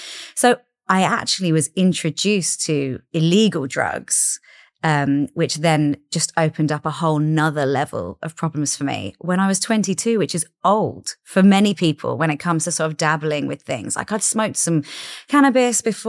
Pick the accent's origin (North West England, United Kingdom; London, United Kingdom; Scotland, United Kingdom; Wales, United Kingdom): London, United Kingdom; And I grew up in South London